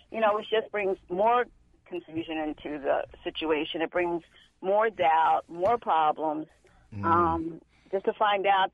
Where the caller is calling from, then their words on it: Washington, District of Columbia, United States; from Washington.